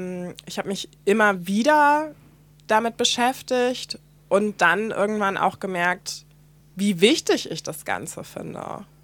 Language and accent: German; Hamburg, Germany; bin die älteste von zwei Geschwistern und mit einer weißen Mutter und einem schwarzen Vater aufgewachsen in der Vorstadt von Hamburg. Und meine Selbstbezeichnung ist auch schwarz.